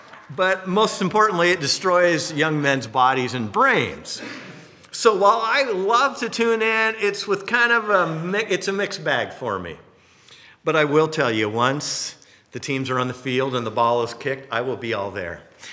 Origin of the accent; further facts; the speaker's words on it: Washington, United States; I grew up near Seattle, and so I enjoy rooting for my home team.